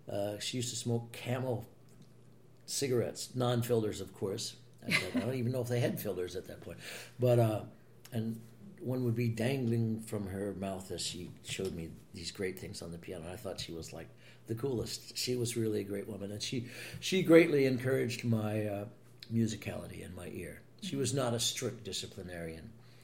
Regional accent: Pennsylvania, United States; I was born and raised outside Philadelphia, born at the Bryn Mawr Hospital, and lived there until I went off to college.

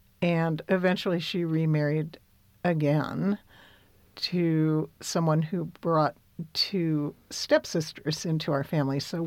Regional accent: San Francisco, California, United States; On the other hand, growing up in San Francisco when I did, my mother at that time mostly was an artist

